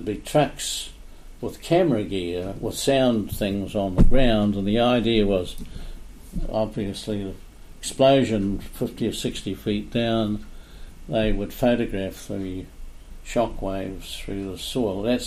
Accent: Feilding, Manawatū-Whanganui, New Zealand; And along with that, in the area where I was growing up in Fielding, Sandon Road, Fielding, a group of American oil explorers called the Superior Oil Company

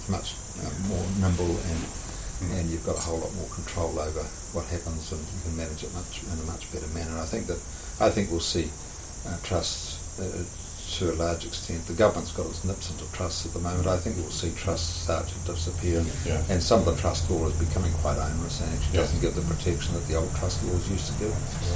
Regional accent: New Zealand; we were very fortunate growing up in New Zealand

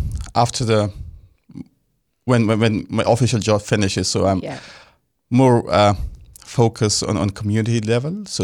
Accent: Afghanistan; now in Palmerston North, New Zealand; Kira, morning everybody. … from Afghanistan. I currently work with Palmerston North City Council in Palmy.

